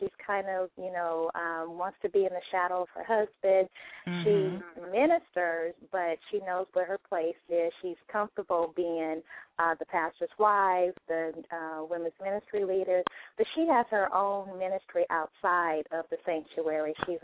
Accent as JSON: {"language": "English", "town": "Pittsburg", "region": "California", "country": "United States", "tie": "born or raised there", "lives_now": "Florida, United States", "said": "I was born and raised in Pittsburgh. Those people that are in the San Francisco area, they'll know Pittsburgh, California. So I was born and raised in that area. And, so I'm a native of California. I live in Florida now"}